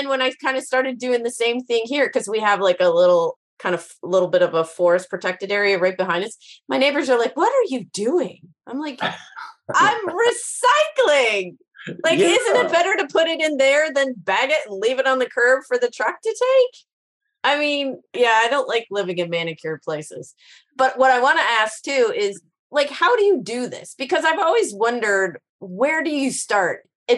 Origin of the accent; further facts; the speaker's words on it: Illinois, United States; And, you know, I grew up in Central Illinois, so we had messy backyards.